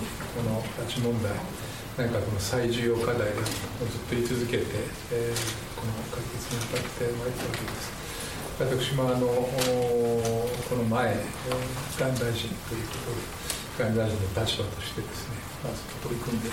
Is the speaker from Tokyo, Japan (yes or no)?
no; Shimonoseki, Yamaguchi, Japan; 実は私のふるさとと非常に似ておりまして、下関なんで日本海側もあるんですね。